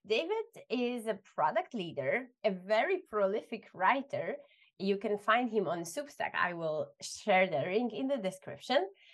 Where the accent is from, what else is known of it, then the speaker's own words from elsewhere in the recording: Poland; now in Spain; And I'm in Spain and I'm from Poland.